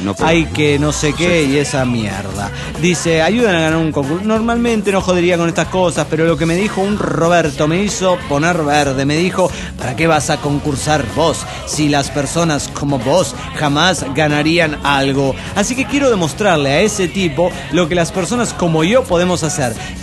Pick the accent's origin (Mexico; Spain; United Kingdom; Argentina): Mexico; recuerden que soy de México